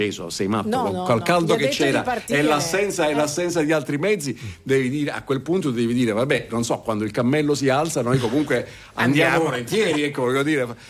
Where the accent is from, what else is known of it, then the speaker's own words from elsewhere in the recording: Southern Italy, Italy; da terrone orgoglioso di essere terrone